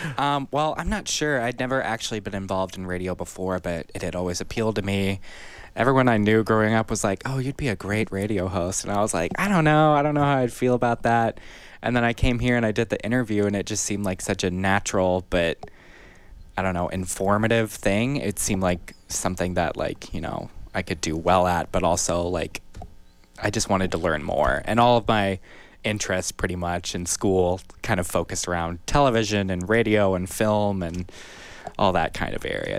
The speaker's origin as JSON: {"language": "English", "region": "Indiana", "country": "United States", "said": "Well, I am from Southern Indiana. That's a very large area. I'm actually very close to Louisville, Kentucky."}